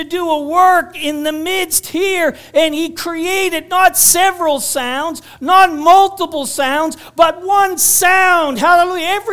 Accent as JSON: {"language": "English", "town": "Moncton", "region": "New Brunswick", "country": "Canada", "tie": "born or raised there", "said": "I remember being in a service in Moncton, New Brunswick, where I grew up in the Pentecostal church. I was probably no more than 13 or 14 years of age."}